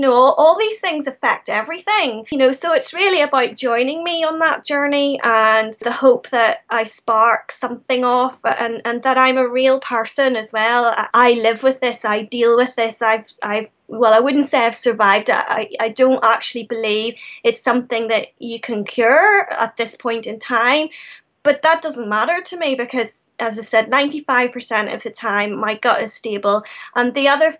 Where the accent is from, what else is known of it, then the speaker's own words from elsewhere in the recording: Ireland; obviously I come from Ireland, it's colder here, we wear a lot of tights.